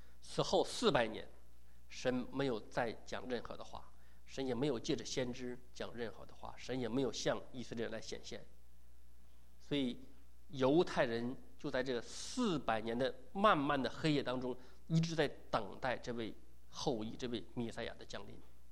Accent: China; 我们对于外邦人，我们中国人作为外邦人，我们不了解旧约这些事情

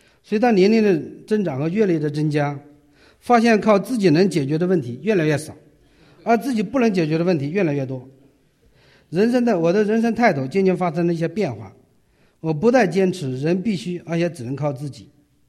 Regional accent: China; now in Beijing, China; 我在农村长大，小时候很瘦，我妈妈总说我胳膊比竹竿还细，不读书在农村自己都养不活。

